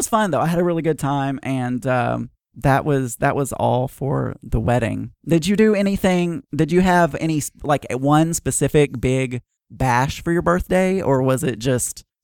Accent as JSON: {"language": "English", "region": "the South", "country": "United States", "accent": "Southern", "said": "I don't know why I had to make my Southern accent even worse"}